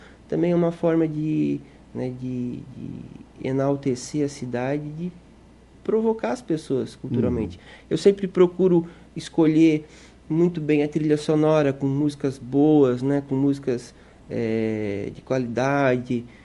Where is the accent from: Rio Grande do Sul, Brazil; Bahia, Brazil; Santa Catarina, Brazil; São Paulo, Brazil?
Santa Catarina, Brazil; Urussanga; morei alguns anos fora quando eu estudei. Em seguida, eu voltei para cá. Eu sou uma pessoa muito vinculada às minhas origens, à minha família, né? A minha terra, e Uruçanga